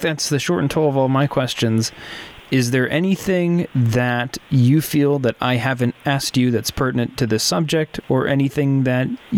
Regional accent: Seattle, Washington, United States; but I grew up in the Seattle area

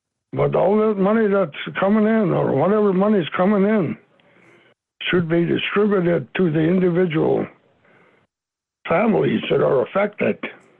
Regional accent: St. Mary's, Alaska, United States; I'm from the Trinity of St. Mary's.

